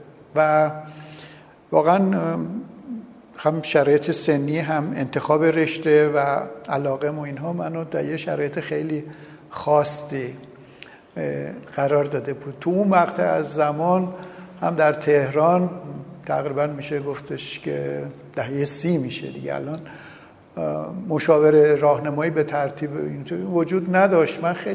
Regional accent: Kashan, Isfahan, Iran; now in Tehran, Iran; متولد 1322 در کاشان. طفولیت من در کاشان بود و در یک خانواده سنتی بزرگ شدم و خانواده من تقریبا میشه گفت مرفه بودن، تاجر بازار بودن، فرش فروش بودن.

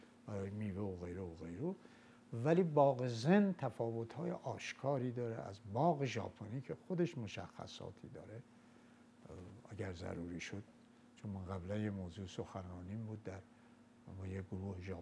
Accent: Iran; ولی میدونستن ما ایرانی هستیم

